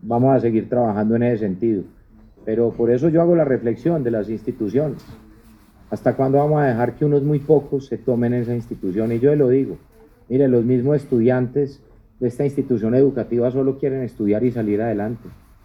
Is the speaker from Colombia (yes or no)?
yes; Colombia; Esto es un momento para sentirnos orgullosos como colombianos de nuestra fuerza pública.